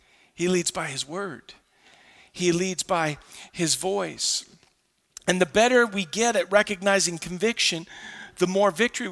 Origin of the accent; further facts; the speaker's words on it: Ottawa, Ontario, Canada; born there; It had never dawned on me before that, like, I was born in Ottawa.